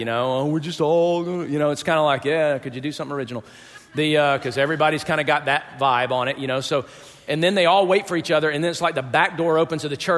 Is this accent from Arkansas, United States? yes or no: no; Georgia, United States; I'm from Georgia.